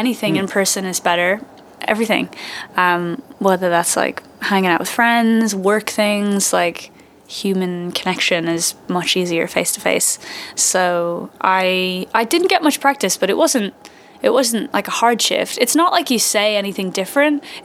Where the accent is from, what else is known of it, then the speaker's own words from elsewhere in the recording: Dublin, Leinster, Ireland; now in Berlin, Germany; I'm from Dublin in Ireland, and now I'm in Berlin and delighted to be here.